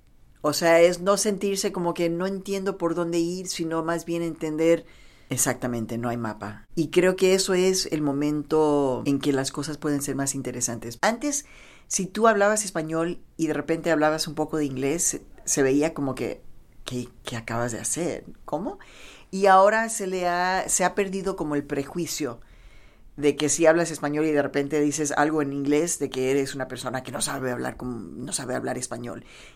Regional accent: Mexico; Sabemos de que en México, de donde yo soy, o sea, el periodista es atacado

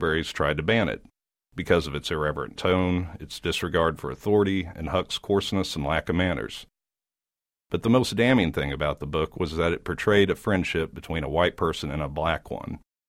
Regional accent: Tulsa, Oklahoma, United States; Growing up in Tulsa in the 70s and 80s, I don't remember racism as being anything so real as this

